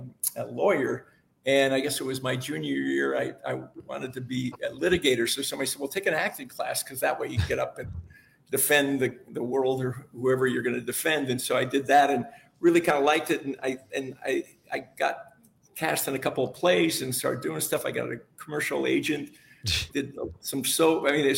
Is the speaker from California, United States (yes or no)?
yes; Woodland Hills, California, United States; I grew up in the San Fernando Valley, Woodland Hills in the 60s.